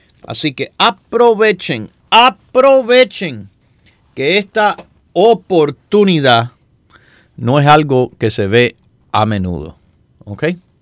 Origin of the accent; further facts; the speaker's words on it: California, United States; Spanish is a second language; Yo nací en este país de padres hispanos, sí, pero nacido y criado en ambiente que, mire, yo viví en California, donde en la escuela entera, donde yo estaba, habían dos muchachos hispanos